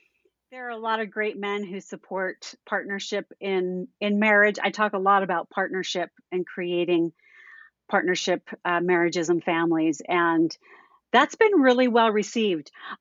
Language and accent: English; Los Angeles, California, United States; I grew up in Studio City area in the San Fernando Valley.